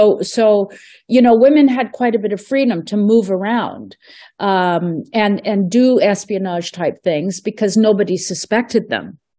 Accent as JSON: {"language": "English", "country": "Canada", "tie": "born there", "said": "because I was born here in Canada"}